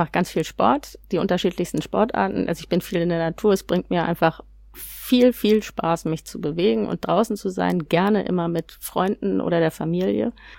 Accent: Hamburg, Germany; Ich bin Hamburgerin.

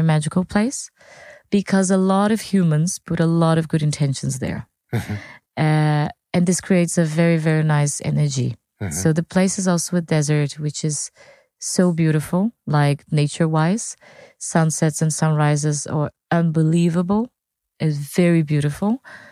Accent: United States; being an American, being a Burning Man, it's very fun to see those people who are legends.

